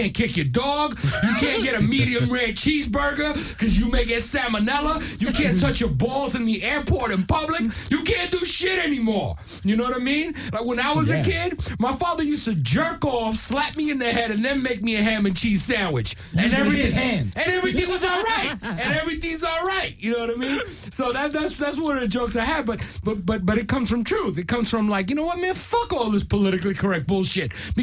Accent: New York, United States; nah, but I'm from New York.

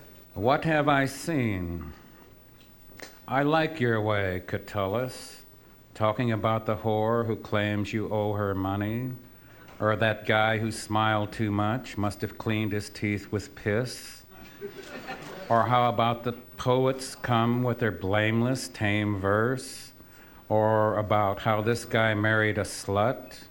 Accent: San Pedro, California, United States; I come from San Pedro to put Redondo Beach on the map.

